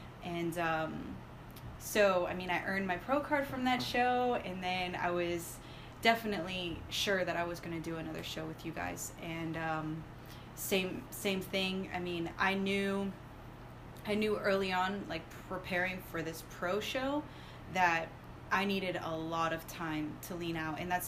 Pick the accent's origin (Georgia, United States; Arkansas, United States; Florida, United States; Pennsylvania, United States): Florida, United States; Orlando; also born or lived in New York; So I was born in New York, and I lived there for a few years and raised in Orlando, Florida. So I'd typically normally say that I'm from Florida.